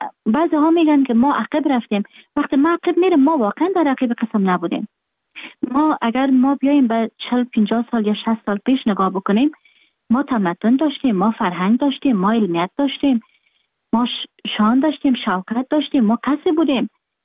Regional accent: Afghanistan; moved away; من در خارج هستم، خارج از افغانستان هستم

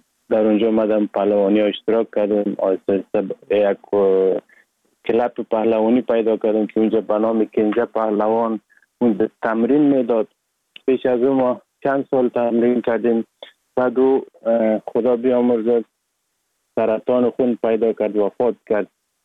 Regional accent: Sheberghan, Jowzjan, Afghanistan; also born or lived in Sar-e Pol; اصلا زاده ولایت سرپل هستم، در ولایت جوزجان کلان شدیم. تحصیلات ما، مکتب ما، همه چیز ما در ولایت جوزجان خواندیم. اصلا کورش هم در دوران طفولیت از اون ولایت جوزجان شروع کردم. ولایت جوزجان شهر شبرغان، قریه به نام قریه پیرمزید.

